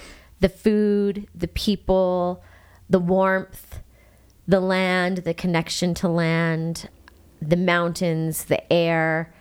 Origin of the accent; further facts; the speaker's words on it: Albuquerque, New Mexico, United States; I feel growing up in New Mexico, being from New Mexico, it's who I am. It's the core of my being. It's my heart. It's my soul. It's my identity. I was raised in Albuquerque.